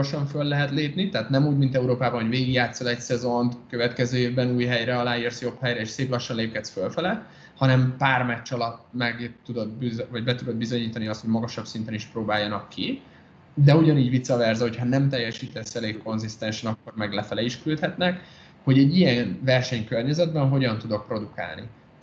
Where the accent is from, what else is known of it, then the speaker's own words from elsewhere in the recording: Hungary; kérdezte, hogy hova valósi vagyok, mondtam, hogy Magyarország, hál' Istennek